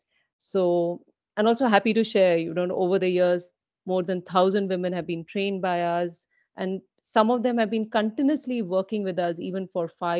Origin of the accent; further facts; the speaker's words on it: Delhi, India; I come from Delhi where people live on roads, even in extreme cold without proper clothing.